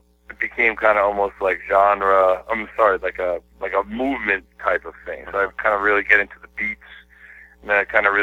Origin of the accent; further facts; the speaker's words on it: United States; born there; I'm 100% Armenian. I was born in America, but I'm 100% Armenian.